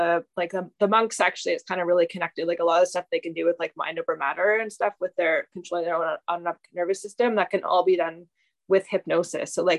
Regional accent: Canada; I mean, I'm from Canada.

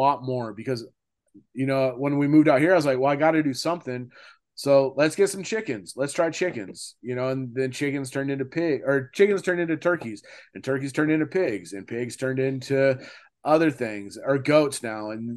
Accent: California, United States; now in Texas, United States; so growing up in California, you know, my thing was I surfed, you know, 280 days out of the year at least.

